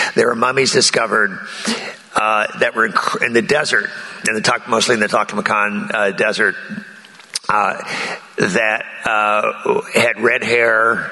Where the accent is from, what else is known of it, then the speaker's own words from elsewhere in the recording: Philadelphia, Pennsylvania, United States; I'm from Philadelphia, and at the University of Pennsylvania Museum